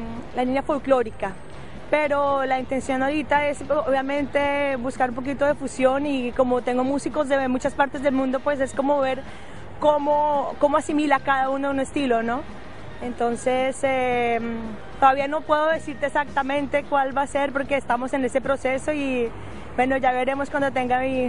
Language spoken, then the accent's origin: Spanish; Bogotá, Colombia; moved away as an adult; now in Belgium; soy colombiana de Bogotá. Vivo hace 10 años en Bélgica, vine a estudiar música